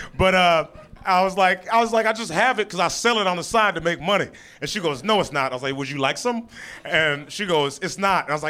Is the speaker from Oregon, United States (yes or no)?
yes; Portland, Oregon, United States; born there; Yeah, I was born in Portland and they didn't have that at first, you know?